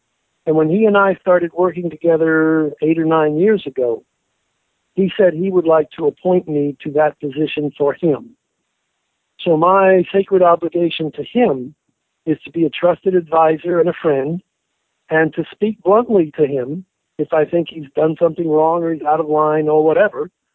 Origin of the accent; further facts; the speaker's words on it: San Antonio, Texas, United States; born or raised there